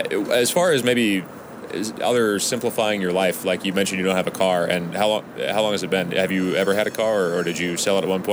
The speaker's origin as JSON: {"language": "English", "region": "Washington", "country": "United States", "tie": "born or raised there", "said": "Yeah, I actually grew up outside of Seattle as well"}